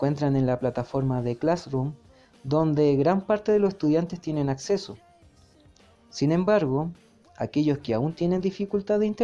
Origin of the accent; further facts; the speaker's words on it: Valdivia, Los Ríos, Chile; moved away as an adult; now in El Salvador; Soy profesor en Historia y Ciencias Sociales de la Universidad Austral de Valdivia, que es de donde vengo también, y este es mi primer año acá en El Salvador